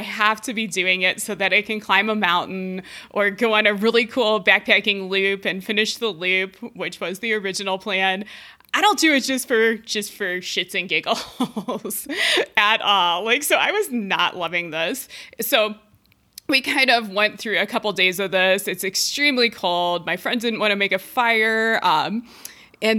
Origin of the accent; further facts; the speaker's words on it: Colorado, United States; We're both from Colorado. We both backpack here.